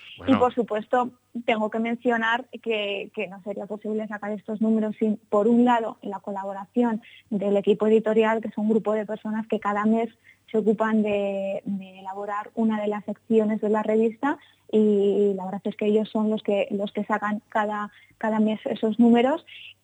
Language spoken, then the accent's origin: Spanish; Zaragoza, Aragon, Spain; yo soy periodista, soy de Zaragoza y vivo en Zaragoza